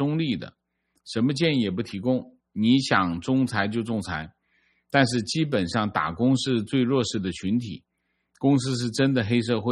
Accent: Sichuan, China; 我是四川的，相隔5年，去年回老家，快认不出来了。

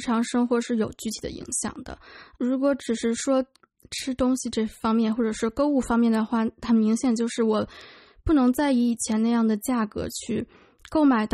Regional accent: Beijing, China; now in Canada; 我出生在北京，也在那里长大，今年25岁，现在在加拿大生活了3年。

